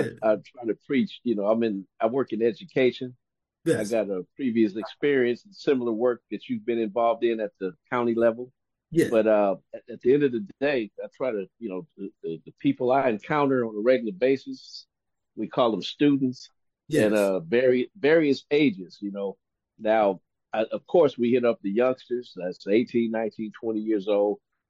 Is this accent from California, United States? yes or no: yes; Compton, California, United States; also born or lived in San Diego; living in the, between San Diego and growing up in the Compton area, and born and raised, and then, living in San Diego and back to LA, things like that.